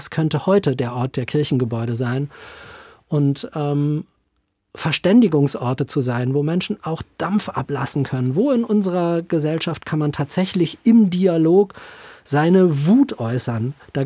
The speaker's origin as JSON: {"language": "German", "town": "Herzberg", "country": "Germany", "tie": "born or raised there", "said": "Ich bin nicht im Pfarrhaus groß geworden, sondern in der Küsterei."}